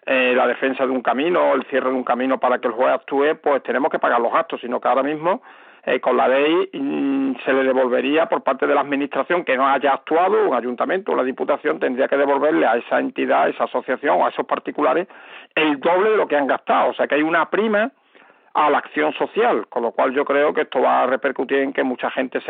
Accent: Cazalla de la Sierra, Andalusia, Spain; ya soy un poco mayor, pero bueno, no soy centenario, y yo a mi pueblo había que ir por carriles, en Cazalla de la Sierra, que he nacido allí, no había ni una sola carretera asfaltada, eso lo he vivido yo.

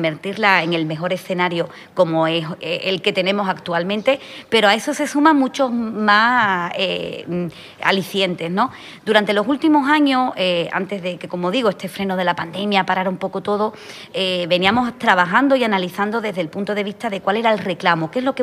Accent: Sanlúcar de Barrameda, Andalusia, Spain; yo además que soy de Sanlúcar, claro, estoy aquí al lado. Soy casi vecina de Chipiona.

